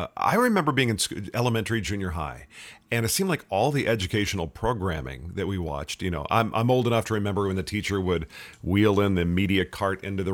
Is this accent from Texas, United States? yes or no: yes; Texas, United States; I'm a native Texan